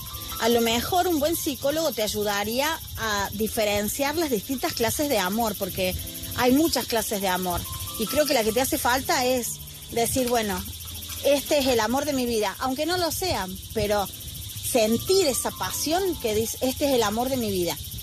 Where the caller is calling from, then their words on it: Argentina; desde Argentina.